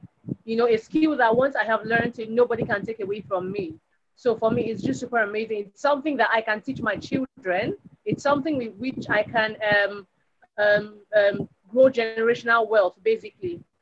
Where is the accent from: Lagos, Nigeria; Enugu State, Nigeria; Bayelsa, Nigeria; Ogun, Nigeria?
Lagos, Nigeria; I'm from Lagos, Nigeria.